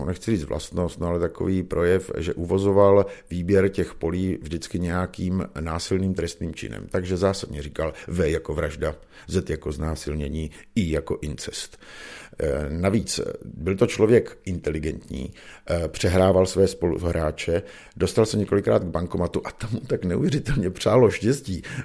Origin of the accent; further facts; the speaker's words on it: Brno, South Moravian Region, Czechia; jsem typický Brňák, takže jsem se narodil u Šilhanu. Normálně tam, jo, dneska je to autobazar nebo nějaká restaurace. Takže tam jsem se narodil, od dětství žiju v Brně.